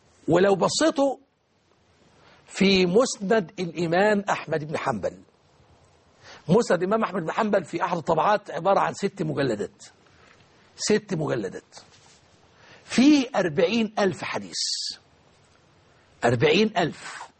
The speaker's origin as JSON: {"language": "Arabic", "country": "Egypt", "said": "في أجزاء كثيرة من بلدنا مصر العزيزة."}